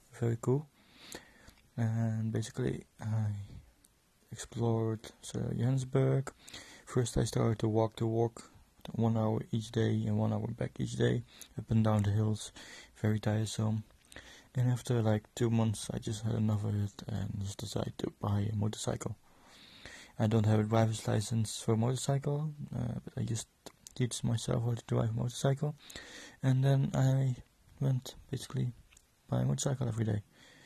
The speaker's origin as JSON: {"language": "English", "country": "Netherlands", "second_language": "English", "lives_now": "South Africa", "said": "I am from the Netherlands myself"}